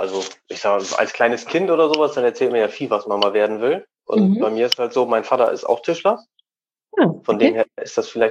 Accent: Delmenhorst, Lower Saxony, Germany; born there; Also gebürtig komme ich aus Delmenhorst. Das ist dann wieder ein einzelnes Städtchen so in dieser Insel da drinne.

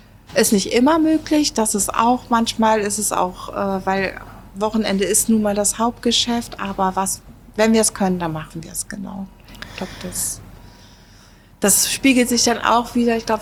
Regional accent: Rhineland-Palatinate, Germany; accent: Palatine German; weil bei mir geht ja manchmal auch noch mein pfälzisches Dialekt durch.

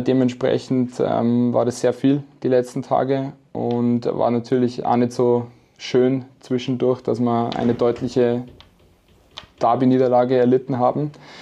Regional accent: Mühldorf am Inn, Bavaria, Germany; Und bei mir ist es auch so, ich bin aus Mühldorf am

